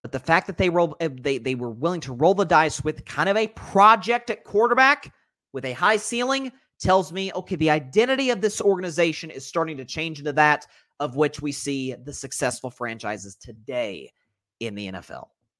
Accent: Tennessee, United States; Second team's in my home state of Tennessee.

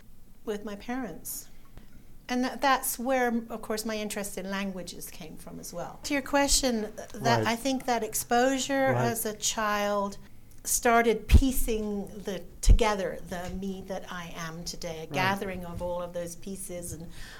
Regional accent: England, United Kingdom; now in United States; I grew up primarily in England, in Europe. Although I am an American citizen

